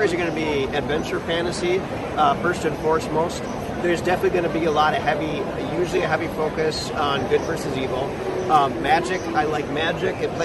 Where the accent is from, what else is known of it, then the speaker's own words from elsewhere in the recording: Bismarck, North Dakota, United States; No, I'm from Bismarck, North Dakota.